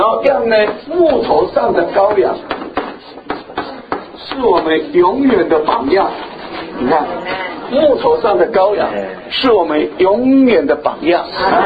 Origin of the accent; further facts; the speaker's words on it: China; 你不要小看我们中国人的造字